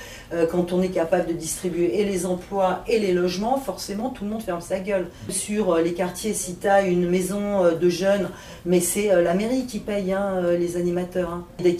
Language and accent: French; Châtenay-Malabry, Île-de-France, France; parce que moi, je suis de Châtenay-Malabry